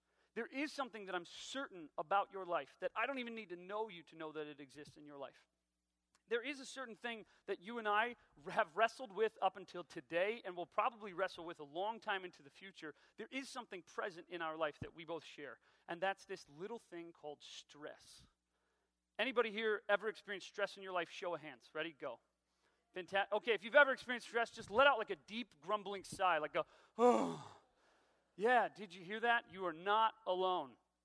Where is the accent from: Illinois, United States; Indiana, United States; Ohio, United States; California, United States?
Ohio, United States; Dayton; also born or lived in Centerville; I grew up here in Dayton, Ohio, grew up here in South Dayton. I started out in a little neighborhood called Springboro.